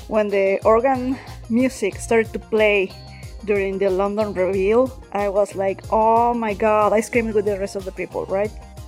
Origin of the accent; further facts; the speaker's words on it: Mexico; English is a second language; in Twitter, Tumblr, and Instagram. I'm from Mexico, so excuse my English.